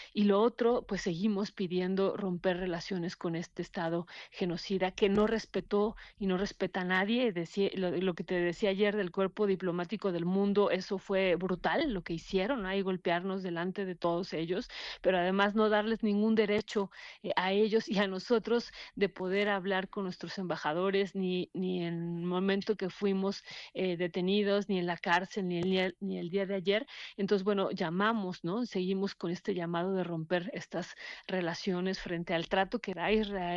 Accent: Mexico; nosotros como mexicanos estamos también con este mismo planteamiento

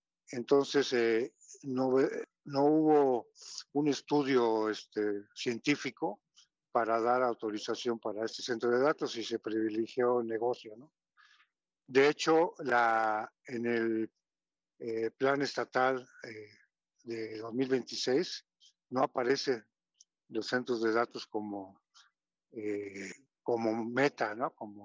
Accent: La Cañada, Querétaro, Mexico; el Marqués, donde somos nosotros de La Cañada

